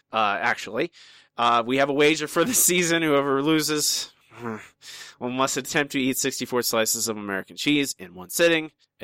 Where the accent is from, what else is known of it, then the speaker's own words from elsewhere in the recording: Ireland; That crippled Irishman. As an Irishman myself, it really strikes a good chord.